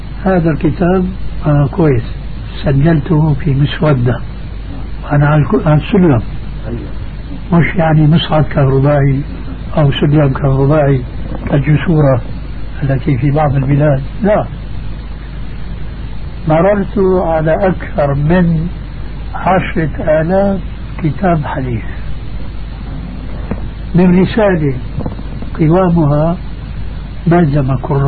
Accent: Syria; يقولوا عندنا في الشام

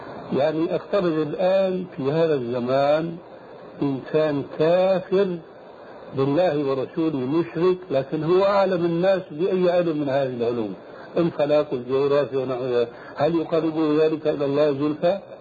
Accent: Syria; يقولون عندنا في الشام

